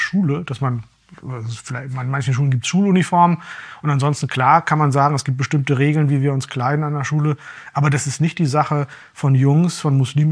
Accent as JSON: {"language": "German", "country": "Germany", "lives_now": "Austria", "said": "das merke ich eben in Ländern wie Deutschland, wo ich herkomme, wie Österreich, wo ich lebe"}